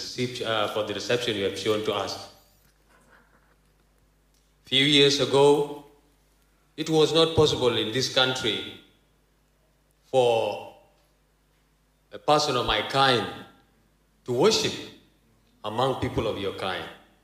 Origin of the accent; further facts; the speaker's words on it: South Sudan; a village man from South Sudan